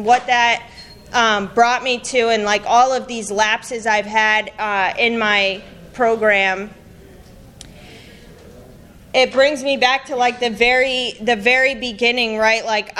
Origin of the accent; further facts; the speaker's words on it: Rhode Island, United States; moved away as an adult; now in Texas, United States; I'm not from here. I'm from Rhode Island. And I got shipped down to Texas to a treatment center, and 7 years later, I'm still here.